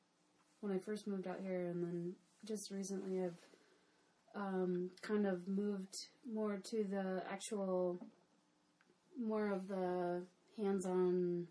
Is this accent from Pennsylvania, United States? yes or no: no; Rochester, New York, United States; now in Tacoma, United States; I'm originally from the East Coast.